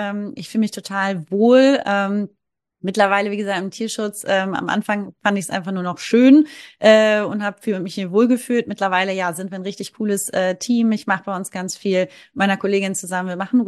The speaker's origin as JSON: {"language": "German", "region": "Hamburg", "country": "Germany", "said": "Ich komme aus Hamburg, aus der Großstadt, direkt City."}